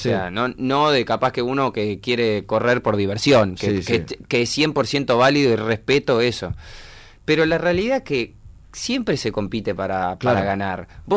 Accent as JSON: {"language": "Spanish", "town": "Miguelete", "region": "Colonia", "country": "Uruguay", "said": "De Miguelete, departamento de Colonia, a 70 kilómetros de Colonia, un pueblito que tiene 1000 personas."}